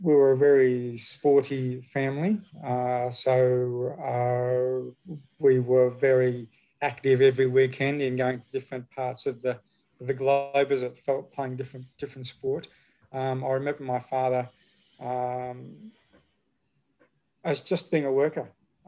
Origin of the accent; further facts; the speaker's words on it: Queensland, Australia; moved away as an adult; now in Sydney, Australia; I'm from Queensland, born and bred in Queensland, spent 50 years up there and moved down here 6 years ago for my wife's work.